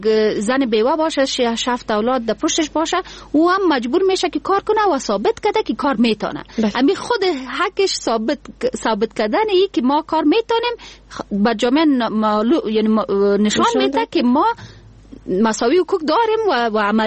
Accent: Kandahar, Afghanistan; من خودم از قندهار هستم و به این فخر میکنم که قنداری هستم

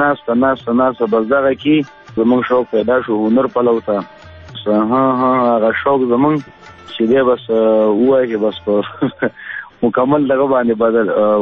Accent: Peshawar, Khyber Pakhtunkhwa, Pakistan; او پیدایش او د تعلیمي زده کړې هنري زده کړې دا مې په پیښور کې کړي وي.

